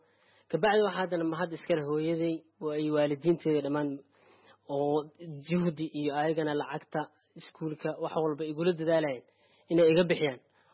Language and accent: Somali; Mogadishu, Banaadir, Somalia; now in Kenya; Iskuulkan ka hore waxaan ka imaaday Muqdisho, Soomaaliya ka imaaday. Marka Soomaali waxa ka imaaday 209.